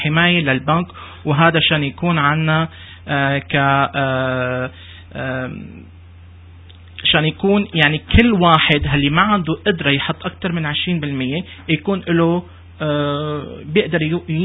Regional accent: Syria; نحن متعودين كسوريين أو كعرب مجتمع عربي

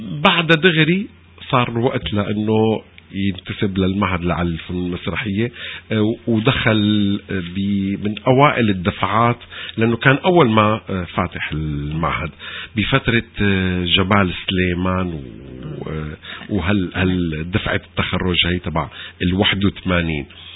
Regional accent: Syria; نحن سوريين ما كنا نفهم غير اللهجة المصرية

